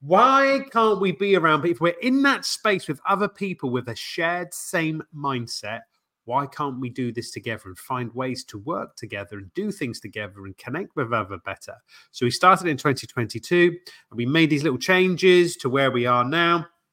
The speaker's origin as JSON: {"language": "English", "town": "Poole", "region": "South West England", "country": "United Kingdom", "said": "I mean, I am from Poole. Poole is home."}